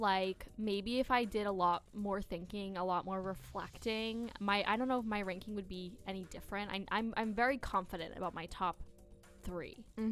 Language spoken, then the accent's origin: English; Massachusetts, United States; I know for me, I am from Massachusetts. I'm looking to go to the Gillette Stadium.